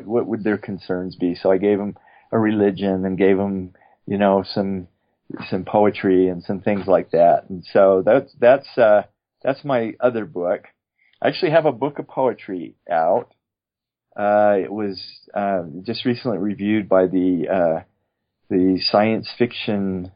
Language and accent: English; Moab, Utah, United States; So I grew up in Moab, kind of. We moved there when I was in the early part, right as I was beginning high school.